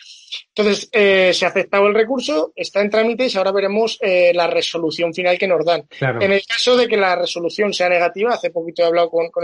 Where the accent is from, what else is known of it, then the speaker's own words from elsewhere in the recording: Pedrola, Aragon, Spain; Y las versiones taurinas van desde una suelta de vaquillas aquí en mi pueblo, en Pedrola